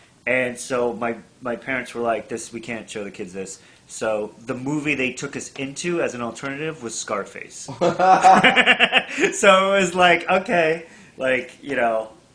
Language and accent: English; Florida, United States; Growing up in Florida, both of my parents are from New England.